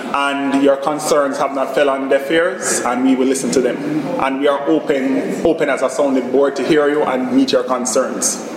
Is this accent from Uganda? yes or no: no; Jamaica; I'm Jamaican, so please forgive me on that.